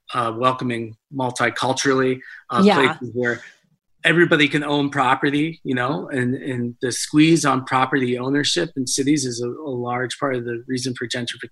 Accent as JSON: {"language": "English", "town": "Johnstown", "region": "Pennsylvania", "country": "United States", "tie": "born or raised there", "said": "other cities like my hometown, Johnstown, Pennsylvania"}